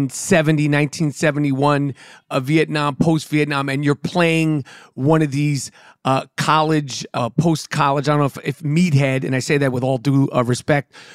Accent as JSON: {"language": "English", "town": "New York City", "region": "New York", "country": "United States", "tie": "born or raised there", "said": "For me as a Jewish person, I'm 53. I grew up in New York City, right in Manhattan."}